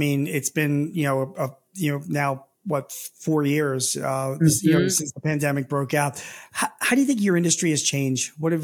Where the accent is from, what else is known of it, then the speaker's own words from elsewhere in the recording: Philadelphia, Pennsylvania, United States; first of all, I'm from Philadelphia. We were locked down a few times during the pandemic.